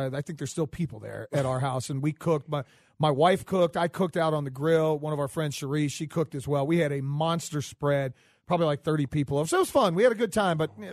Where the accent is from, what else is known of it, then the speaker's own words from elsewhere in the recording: Florida, United States; No, I'm from Florida, which is sort of the Northeast.